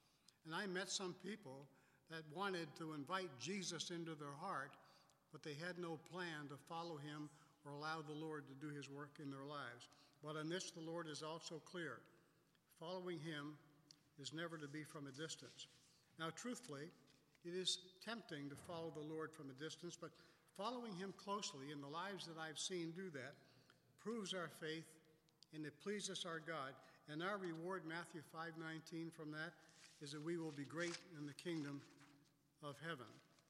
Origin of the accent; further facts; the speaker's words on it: Nova Scotia, Canada; also born or lived in Sarnia / Owen Sound / Toronto / Iowa; now in Maine, United States; we're Blue Nosers from Nova Scotia. Lived in Sarnia, Owen Sound, Toronto, Sarnia again, and then Iowa, Texas, St. Louis, Missouri, Massachusetts, and then Maine.